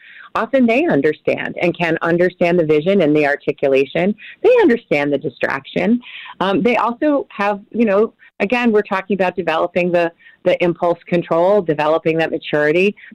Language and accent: English; Manchester, North West England, United Kingdom; that's where we know that, like in my hometown in Manchester